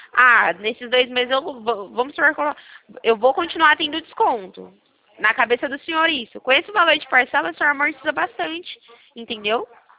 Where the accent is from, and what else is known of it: São Paulo, Brazil